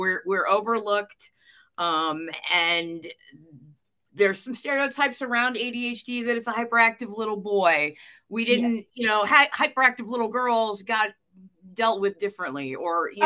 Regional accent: Atlantic City, New Jersey, United States; born there; 55 years ago, I was born in Atlantic City, New Jersey.

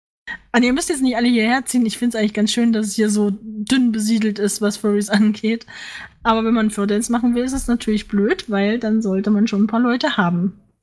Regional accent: Thuringia, Germany; das ist tatsächlich in Thüringen, in meinem Heimatbundesland, der erste Fördance seiner Art.

